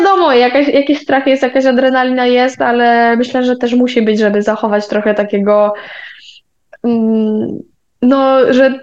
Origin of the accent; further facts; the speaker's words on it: Wisła, Silesian Voivodeship, Poland; also born or lived in Bełchatów; generalnie ja mieszkałam w Wiśle przez 16 lat. Urodziłam się